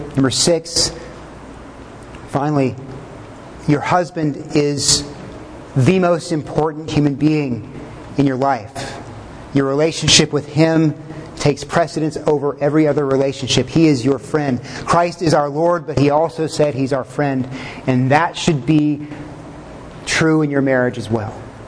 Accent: Texas, United States; That's where I grew up in Texas.

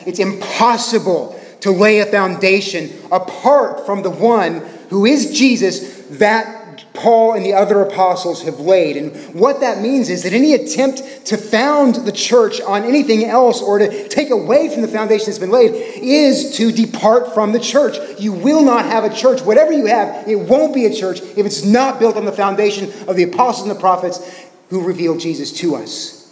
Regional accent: United States; I mean, I'm American.

